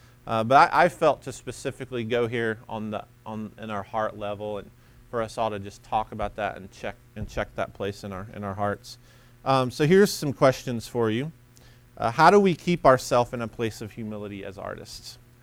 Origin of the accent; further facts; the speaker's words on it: Alabama, United States; I grew up in Alabama. Everyone's saved, literally.